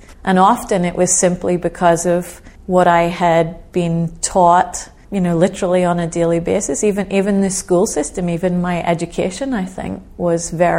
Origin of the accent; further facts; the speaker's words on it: Northern Ireland, United Kingdom; now in United States; I was born and raised in Northern Ireland. And I was a child in the 1970s, and that was a very challenging time in the history of Northern Ireland. My family still live there. It's my home.